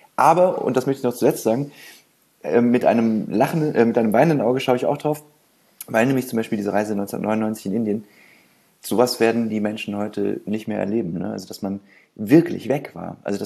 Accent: Bad Nauheim, Hesse, Germany; also born or lived in Gießen / Mainz; now in Berlin, Germany; ich komme aus Bad Nauheim, das ist zwischen Frankfurt und Gießen, kennst du ja dann vielleicht. Und bin dann erst nach Gießen, dann nach Mainz und dann nach Berlin.

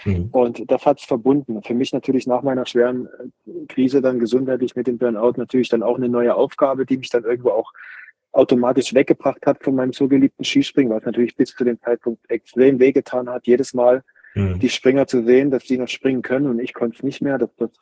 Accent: Johanngeorgenstadt, Saxony, Germany; Johann Geheudenstadt, wo ich aufgewachsen bin, als auch dann im Schwarzwald in Hinterzarten

